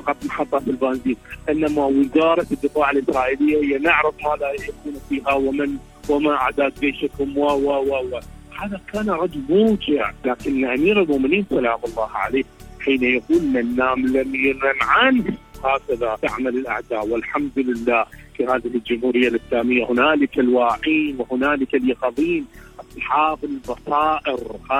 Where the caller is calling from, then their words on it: Iraq; من العراق، شكرا جزيلا لكم